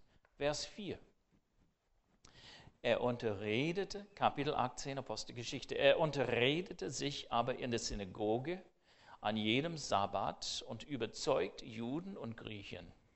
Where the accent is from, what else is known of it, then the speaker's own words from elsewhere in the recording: United States; German is a second language; wir sind sowieso eigenartig als Amerikaner.